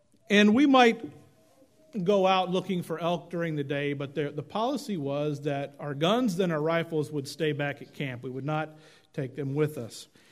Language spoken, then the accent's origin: English; Oregon, United States; often did a yearly elk hunting trip growing up in Oregon.